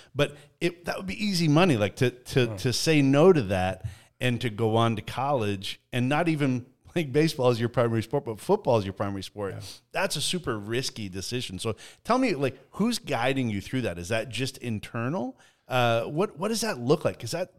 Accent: Eastern Canada, Canada; I grew up in Eastern Canada

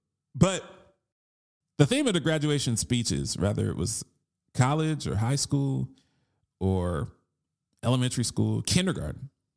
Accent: Baltimore, Maryland, United States; I grew up in Baltimore. I know what a rat is.

